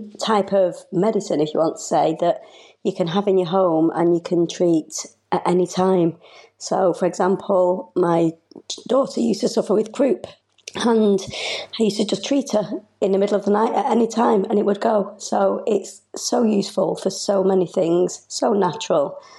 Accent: Manchester, North West England, United Kingdom; I'm from Manchester in England.

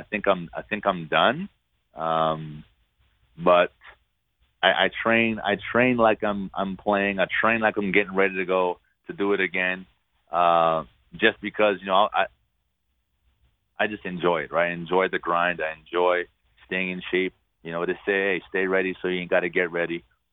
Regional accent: Hawaii, United States; Like, I'm from Hawaii, right? I don't like the cold, but it is what it is.

